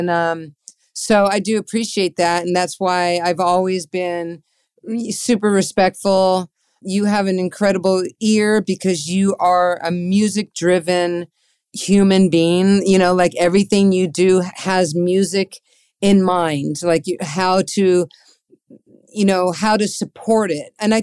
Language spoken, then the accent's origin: English; San Diego, California, United States; also born or lived in Boston; And I was raised in San Diego. Boston, I didn't even really know. I was too young.